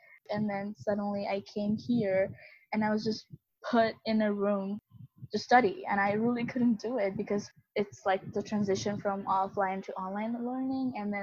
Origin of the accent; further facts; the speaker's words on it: India; And I am from India, so that would mean I'll be taking classes like at 3 a.m.